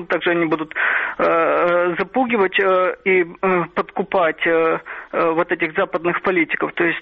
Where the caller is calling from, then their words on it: Odesa, Odesa Oblast, Ukraine; Здравствуйте, Саша, Одесса.